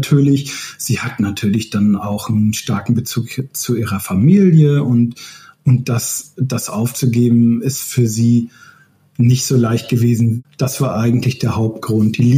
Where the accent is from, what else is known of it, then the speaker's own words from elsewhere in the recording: Northern Germany, Germany; now in Finland; Ich komme ja aus Norddeutschland, habe zuletzt in Lübeck, in der Lübecker Bucht gelebt.